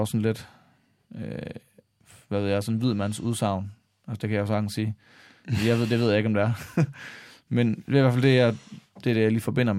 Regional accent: West Coast, Denmark; ligesom vi har på Vestkysten, hvor jeg kommer fra, hvor man, når der er en person, der dør, så synger man vedkommende ud med salmer

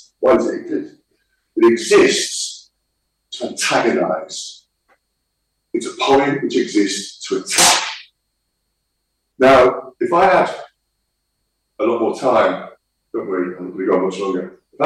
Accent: Liverpool, North West England, United Kingdom; I'm from Liverpool. Because I came from Liverpool, I had the privilege

